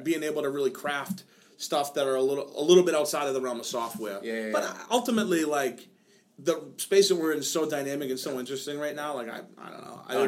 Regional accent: United States; I'm an American. I love it just as much as anyone else.

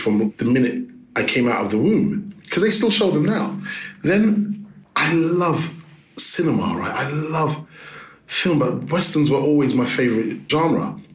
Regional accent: London, United Kingdom; Well, you know, growing up in London, they used to always have like the matinees on.

